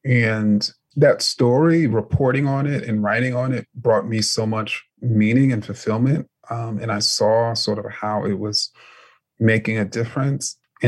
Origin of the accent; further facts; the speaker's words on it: New York City, New York, United States; So I grew up in New York City. I was a huge, huge New York Knicks fan.